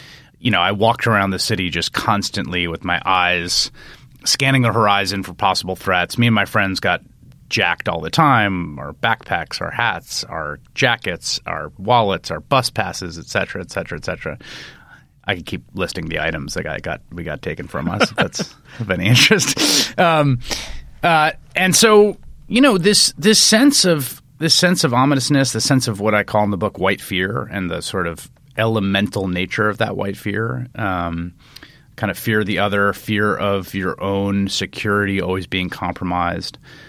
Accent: New York City, New York, United States; sort of think about my own time growing up in New York City

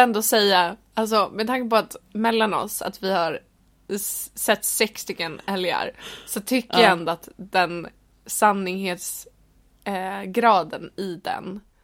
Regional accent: Stockholm, Stockholm County, Sweden; now in London, United Kingdom; när vi har varit i Stockholm då flera gånger, där jag är ifrån, så varje gång så när vi kommer tillbaka till London

